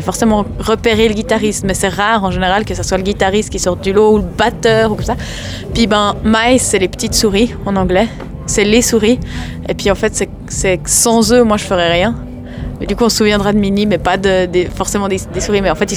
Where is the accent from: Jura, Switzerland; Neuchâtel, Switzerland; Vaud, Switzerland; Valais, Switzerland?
Vaud, Switzerland; Yverdon; en fait, on est tous d'Yverdon, donc... Dans la musique, le monde est assez petit, puis encore plus à Yverdon.